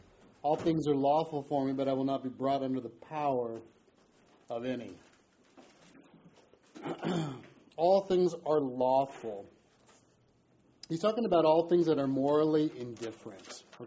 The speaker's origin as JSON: {"language": "English", "town": "Huntington Beach", "region": "California", "country": "United States", "said": "I'm from Huntington Beach."}